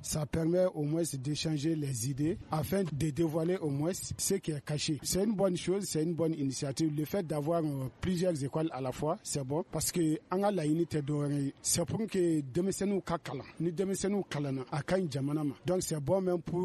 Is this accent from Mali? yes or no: yes; Mali; nous sommes tous des Maliens, nous sommes tous des Africains.